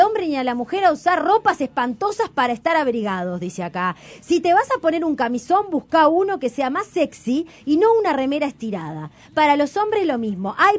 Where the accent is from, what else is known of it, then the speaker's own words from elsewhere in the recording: Canelones, Uruguay; Yo soy de Canelón.